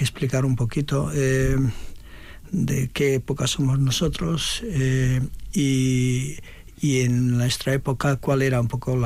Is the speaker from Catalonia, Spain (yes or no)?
no; Ataun, Basque Country, Spain; en Vitoria éramos vascos porque hablábamos euskera. Y al final yo suelo decir con cierto orgullo, pues, ¿de dónde eres? Pues soy de Ataun.